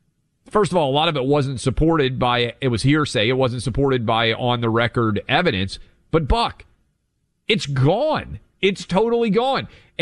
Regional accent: the South, United States; Oh, I mean, I'm from the South. I might have to dress up like Robert E. Lee.

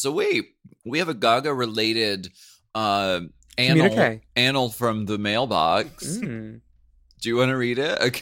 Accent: Erie, Pennsylvania, United States; something I remember from growing up in Pennsylvania, winters are rough. Okay, in Erie.

